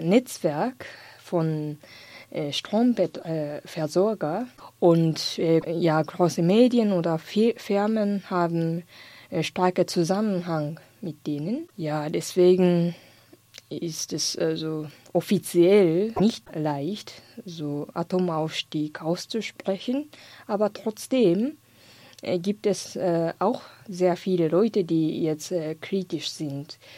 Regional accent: Tokyo, Japan; German is a second language; Ich komme aus Tokio.

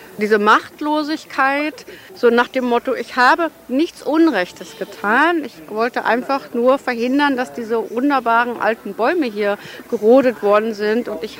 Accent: Bielefeld, North Rhine-Westphalia, Germany; ich komme aus Bielefeld, das ist ungefähr 200 Kilometer hier von Lützerath.

